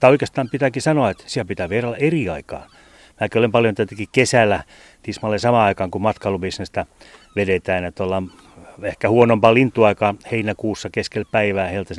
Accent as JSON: {"language": "Finnish", "town": "Perniö", "region": "Southwest Finland", "country": "Finland", "said": "kyllä mä olen Perniöstä kotoisin"}